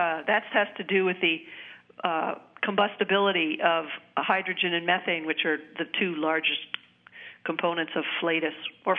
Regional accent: New Hampshire, United States; born or raised there

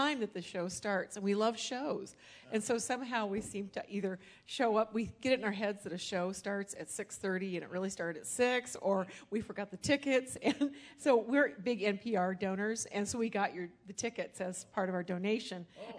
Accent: Madison, Wisconsin, United States; Well, they came down for the show, and we're from Madison, so visiting family.

